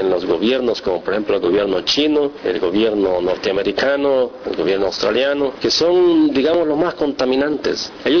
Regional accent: El Salvador; deslaves en mi país, en El Salvador.

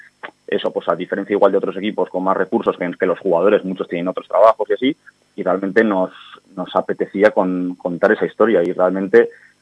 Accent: Pamplona, Navarre, Spain; somos de Iruña

